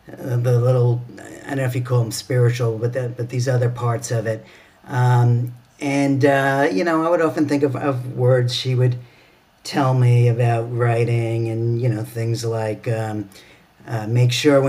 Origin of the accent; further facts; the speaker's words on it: New York, United States; also born or lived in Connecticut; now in Sarasota, United States; I'm originally from New York and then many years in Connecticut. And then about 9 years ago, we moved down to Florida